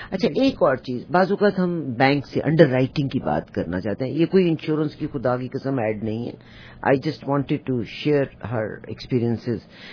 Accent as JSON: {"language": "Urdu", "country": "Pakistan", "said": "and یہ پاکستان میں, میں بھی پاکستان سے ہوں"}